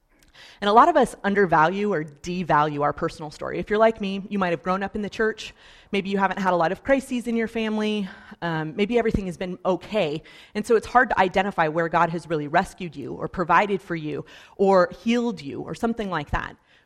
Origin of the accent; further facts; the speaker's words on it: Colorado, United States; But I'm from Colorado, and so Colorado is really like a desert climate